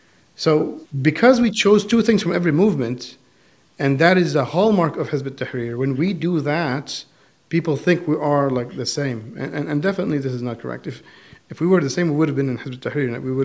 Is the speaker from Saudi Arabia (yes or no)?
yes; Saudi Arabia; So from my own personal journey, I grew up in Saudi Arabia.